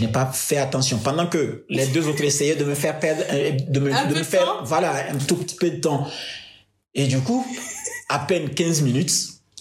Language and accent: French; Togo; now in Nantes, France; je venais d'un monde qui est complètement différent de Nantes, puisque chez moi, au Togo ou en Afrique de façon générale